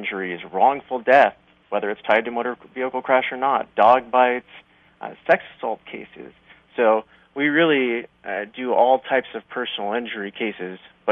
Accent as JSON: {"language": "English", "region": "Colorado", "country": "United States", "tie": "born or raised there", "said": "I grew up in Colorado, and I've always loved watching the Nuggets and the Broncos"}